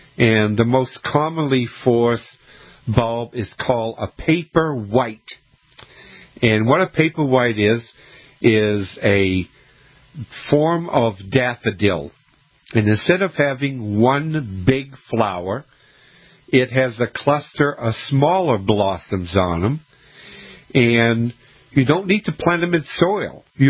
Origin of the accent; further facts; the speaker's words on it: Scituate, Massachusetts, United States; I grew up in Scituate, which is almost on Cape Cod.